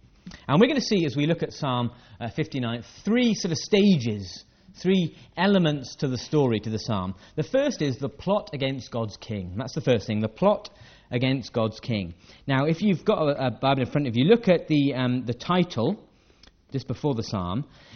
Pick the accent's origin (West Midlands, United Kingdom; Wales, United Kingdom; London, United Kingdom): Wales, United Kingdom; Newport; I decided I would sort of regale her with the wonders of my hometown. I told her about the Chartist history, the Chartist riots that happened in Newport, the distinctive transporter bridge, the Celtic manor, and I told her about Newport Castle.